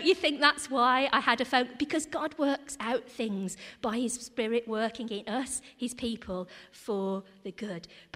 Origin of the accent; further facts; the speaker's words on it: Gornal, West Midlands, United Kingdom; also born or lived in Cambridge / London; We're probably going back 25, 26 years until I first moved back to Gornal. I grew up in Gornal. I went to Sunday school at Five Ways.